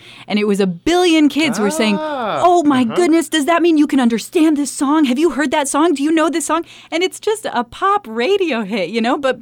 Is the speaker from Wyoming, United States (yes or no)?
yes; Buffalo, Wyoming, United States; hearing that I grew up in Buffalo, Wyoming, and then have lived all over the world and done all these different things and speak other languages.